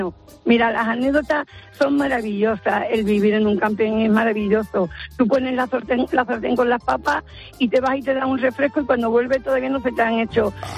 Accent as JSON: {"language": "Spanish", "town": "Cádiz", "region": "Andalusia", "country": "Spain", "said": "yo soy de Cádiz, pues nos fuimos allí, vivíamos en el norte"}